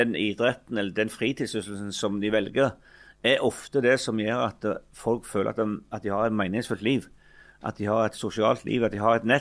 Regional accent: Figgjo, Rogaland, Norway; i min tid i lokalfotballen hjemme på Figgen

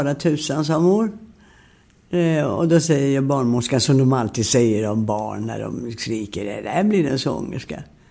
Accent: Landskrona, Skåne, Sweden; Ja, jag vet att jag föddes, vi bodde i Borstahusen i fiskeläget utanför Landskrona.

